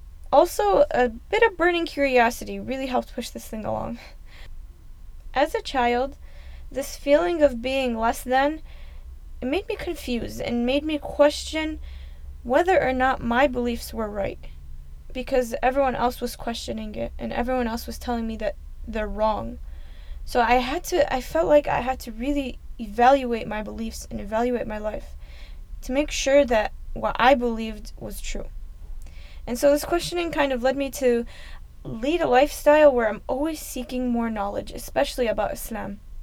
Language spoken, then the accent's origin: English; United States; I was born and raised in America, and I know what it feels like to be misunderstood.